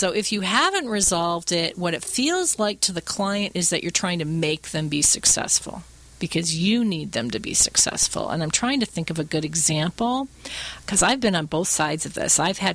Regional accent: Michigan, United States; And it started way back when I grew up in Michigan, and I was frustrated with the weather.

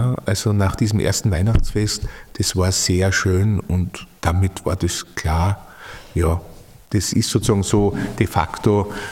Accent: Vienna, Austria; Ich bin in Wien aufgewachsen, im 20. Bezirk. Meine Familie war natürlich immer religiös, auch geprägt.

